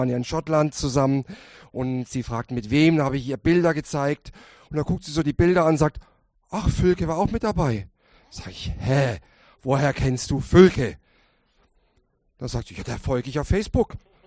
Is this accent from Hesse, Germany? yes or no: no; Baden-Württemberg, Germany; accent: southern German; Und seit 28 Jahren in Würzburg. Wir kommen aber, ihr hört das ein bisschen raus, ich habe einen süddeutschen Klang in der Sprache. Wir kommen aus Südbaden, Freiburg, Basel, da unten die Ecke her.